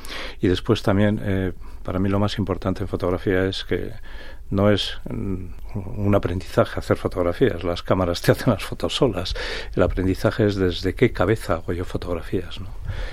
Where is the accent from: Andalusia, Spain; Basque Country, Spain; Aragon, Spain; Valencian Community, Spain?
Basque Country, Spain; Bilbao; A que soy de Bilbao o que vengo de las Svalbard.